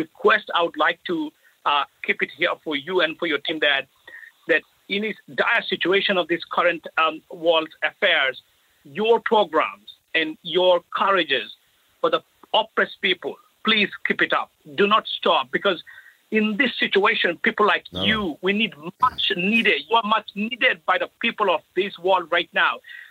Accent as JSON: {"language": "English", "region": "New Jersey", "country": "United States", "said": "I'm from New Jersey."}